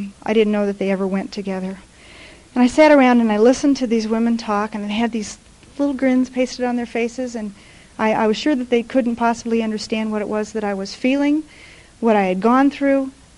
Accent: Nebraska, United States; moved away as an adult; now in Colorado, United States; I packed up the kid, packed up the car, and we came out to Colorado. I grew up in Nebraska.

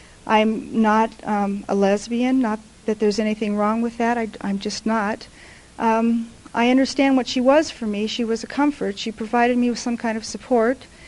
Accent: Nebraska, United States; moved away as an adult; now in Colorado, United States; I packed up the kid, packed up the car, and we came out to Colorado. I grew up in Nebraska.

